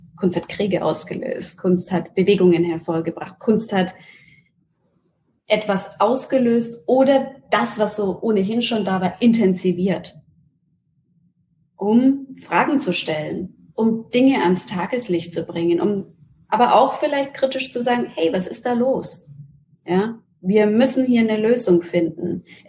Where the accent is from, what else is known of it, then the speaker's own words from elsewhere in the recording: Nuremberg, Bavaria, Germany; Also Nürnberg und Deutschland ist meine Heimat und Ich liebe Nürnberg wie keine andere Stadt